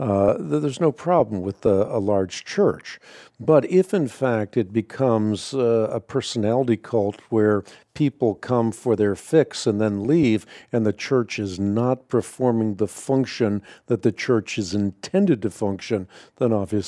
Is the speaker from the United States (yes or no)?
no; Netherlands; I grew up in Holland. I was part of what was called the Reformeerde Kerk when I was a child.